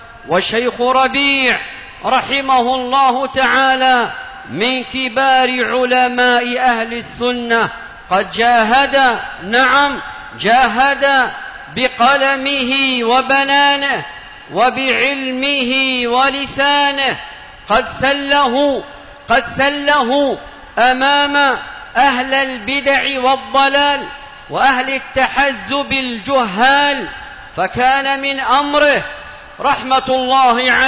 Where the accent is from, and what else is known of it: Yemen